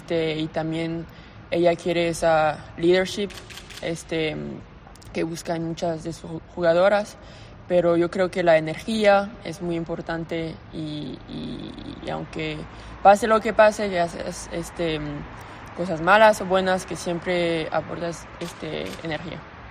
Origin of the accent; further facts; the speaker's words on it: Mexico; hablo español, soy de México y ya se siente un poco más como casa.